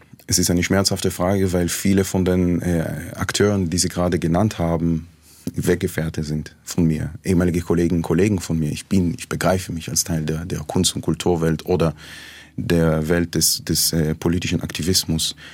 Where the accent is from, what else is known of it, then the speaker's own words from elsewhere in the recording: Jerusalem, Jerusalem District, Israel; Ich bin in Jerusalem aufgewachsen. Jerusalem ist eine nach wie vor geteilte Stadt, eigentlich. Also offiziell nicht, aber es gibt das jüdische West-Jerusalem, es gibt das arabische Ost-Jerusalem.